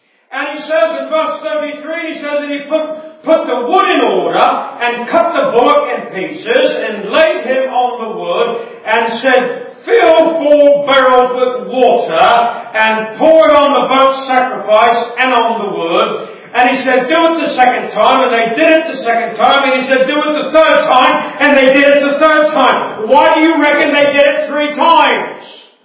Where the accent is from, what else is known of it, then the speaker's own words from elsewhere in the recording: Papua New Guinea; Growing up in New Guinea and having a farming, agricultural background, I was always interested in what that meant.